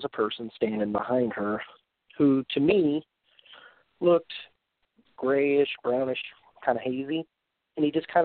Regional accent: Alton, Illinois, United States; I'm from Alton, Illinois.

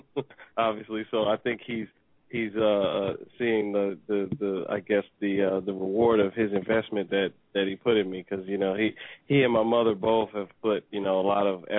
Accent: Washington, District of Columbia, United States; So I'm also from the Washington, D.C. area.

